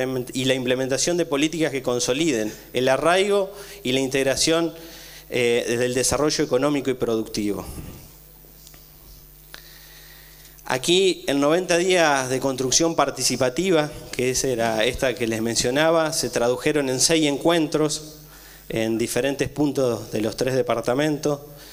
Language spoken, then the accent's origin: Spanish; Santa Fe, Argentina; como norteño, como alguien que vive, que creció y que vive en el norte